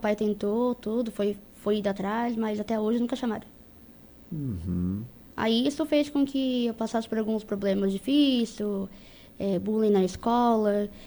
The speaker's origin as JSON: {"language": "Portuguese", "town": "Braço do Norte", "region": "Santa Catarina", "country": "Brazil", "moved": "yes", "lives_now": "Urussanga, Brazil", "said": "Não, sou de Braço do Norte."}